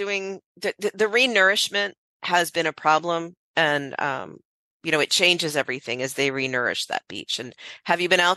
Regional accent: Clearwater, Florida, United States; I grew up in Clearwater, and they opened one at the other end of 60 in Clearwater.

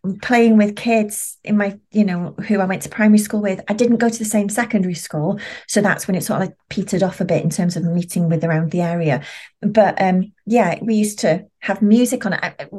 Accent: Bangor, Wales, United Kingdom; I was brought up in Bangor, North Wales, a working class family, terraced house, council estate

